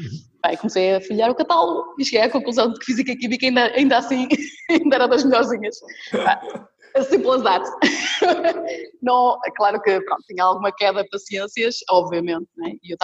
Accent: Bragança, Portugal; Olha, não, eu sou de Bragança. Sou de Bragança

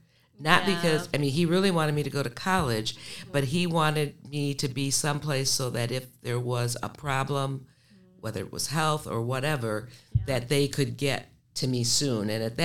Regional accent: Mississippi, United States; born there; So I was born in Mississippi.

